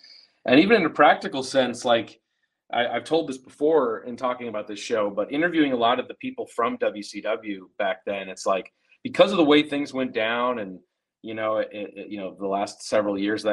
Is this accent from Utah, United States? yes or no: no; Minneapolis, Minnesota, United States; Also because I'm from Minneapolis, Minnesota, and Nitro came through all the time back then.